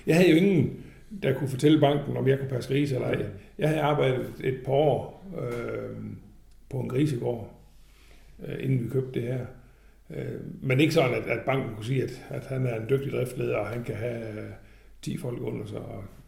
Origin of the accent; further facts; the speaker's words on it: Horsens, Central Denmark Region, Denmark; Jeg er fra Østjylland, fra Horsens, og der har mine forældre gård i mange år. Og jeg er egentlig født på en kvægård